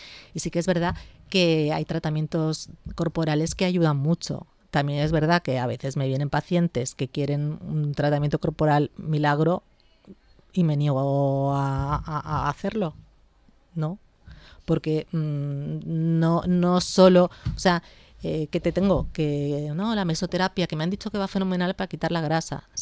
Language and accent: Spanish; Spain